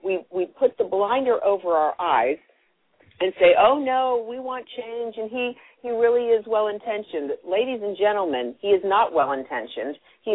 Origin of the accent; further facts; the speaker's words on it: United States; And as Americans, we are fast approaching, you know, we're 1 year away from the elections.